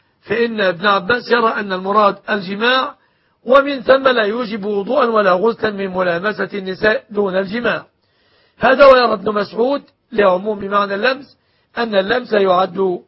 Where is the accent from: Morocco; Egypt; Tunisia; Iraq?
Egypt